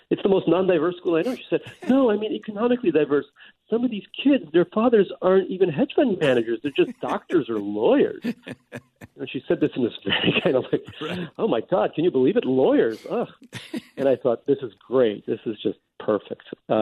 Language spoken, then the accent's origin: English; New York, United States; But almost all the friends I had, not just from Oberlin, but from growing up in New York